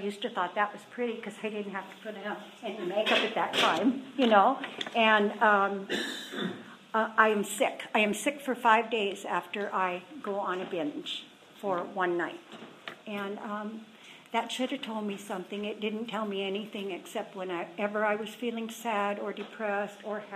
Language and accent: English; Oregon, United States; I was raised in Oregon on a big, beautiful, wonderful farm with German parents.